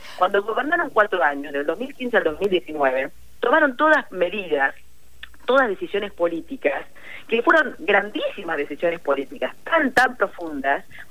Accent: Argentina; Nosotros somos nacionalistas. Somos ante todo argentinos, amamos nuestra patria, amamos nuestro país, amamos nuestra soberanía.

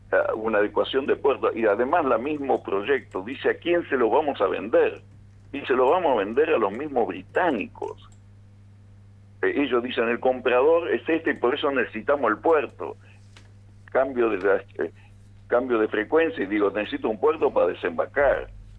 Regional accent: Argentina

